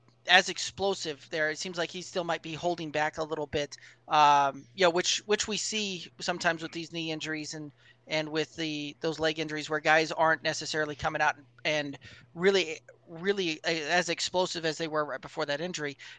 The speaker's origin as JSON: {"language": "English", "town": "Denver", "region": "Colorado", "country": "United States", "tie": "born or raised there", "said": "That's actually my hometown team and the team that I'm a fan of right there with the Broncos."}